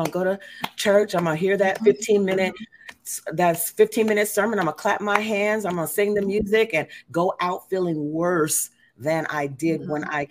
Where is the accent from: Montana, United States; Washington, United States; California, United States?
California, United States; Oakland; because I come from Oakland, California, right on the cusp of Berkeley, where, you know, it's just a political hotbed